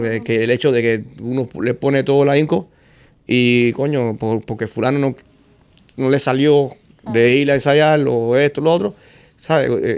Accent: Havana, Cuba; born there; No, yo soy de La Habana. Yo nací en el Vedado.

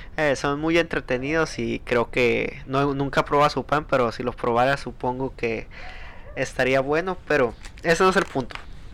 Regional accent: Ensenada, Baja California, Mexico; tengo 21 años. Soy originario de México, del estado de Baja California, y nací en una ciudad que se llama Ensenada, que es muy popular por sus mariscos

